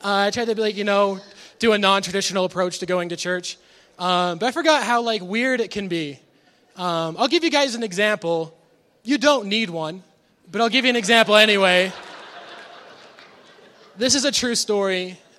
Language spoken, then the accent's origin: English; Logan, Utah, United States; Like you said … I'm actually I'm from Logan.